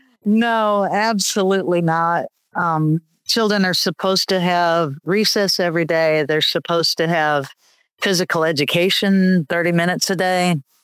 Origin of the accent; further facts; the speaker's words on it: Fort Wayne, Indiana, United States; I grew up in Fort Wayne. I went to the same school system from kindergarten to 12th grade.